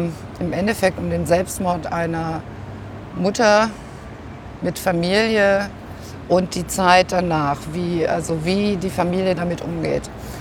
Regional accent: Saarland, Germany; moved away as an adult; je länger ich weg bin aus dem Saarland, und das sind jetzt schon ja, über 30 Jahre, also nach meinem Abitur bin ich ja weg, umso mehr setze ich mich auch mit der Heimat auseinander und sage mit Stolz, ich bin Saarländerin.

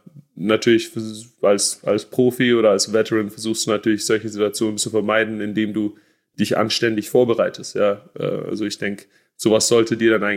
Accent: Baden-Württemberg, Germany; Also ich glaube, nach Berlin kann ich als Schwabe nicht mehr ziehen.

